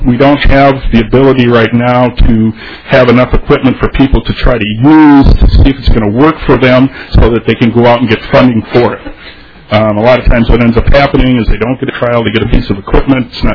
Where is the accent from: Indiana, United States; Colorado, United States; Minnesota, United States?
Minnesota, United States; St. Paul; I'm from St. Paul.